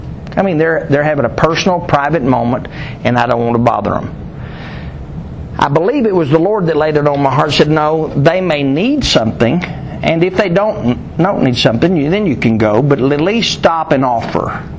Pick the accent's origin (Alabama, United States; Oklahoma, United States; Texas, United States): Texas, United States; Sudan; also born or lived in Ohio; And I had a church down here in close to Lubbock. In fact, it was Sudan. My hometown church had called me and asked me to come.